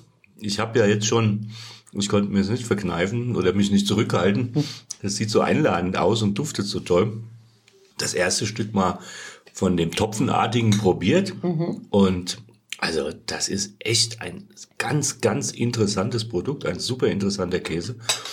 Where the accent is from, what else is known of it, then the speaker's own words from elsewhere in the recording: Hesse, Germany; Ich habe ja vorhin gesagt, ich bin Hesse, Handkäse mit Musik.